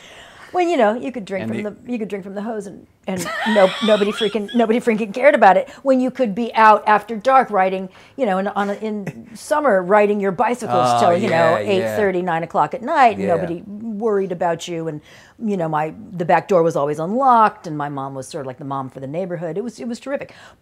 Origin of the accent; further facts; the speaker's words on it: Encino, California, United States; 7 miles that way. Encino.